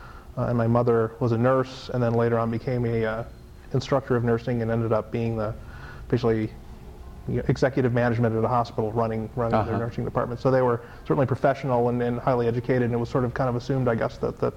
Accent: Traverse City, Michigan, United States; then my parents moved to Traverse City, Michigan. And I basically grew up, I sort of consider that my hometown. That's certainly where I would tell people I grew up.

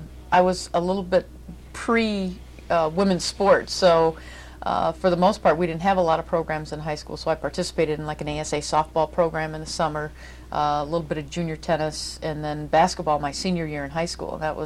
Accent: Grand Rapids, Michigan, United States; Grew up in the west side of the state in Grand Rapids, Michigan, and went to Grand Rapids Christian there, and then to Calvin College.

